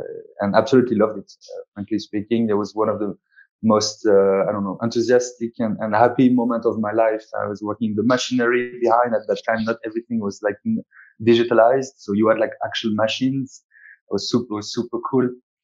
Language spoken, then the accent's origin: English; Montélimar, Auvergne-Rhône-Alpes, France; English is a second language; So yes, I am French. I was born in November 86. So I'm going to turn 37 this year. Back in France, in Montélimar, the southeast, let's say it's about 2 hours north of Marseille.